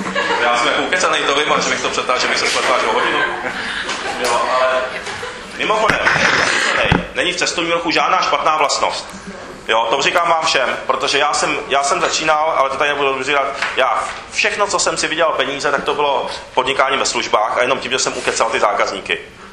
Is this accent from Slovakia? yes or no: no; Japan; born there; Czech is a second language; my když jsem narozený v Japonsku a my když dostaneme úkol